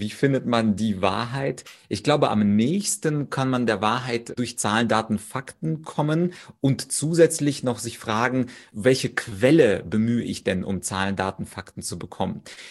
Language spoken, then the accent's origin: German; Ukraine; auch ich als Ukrainer würde jetzt nicht sagen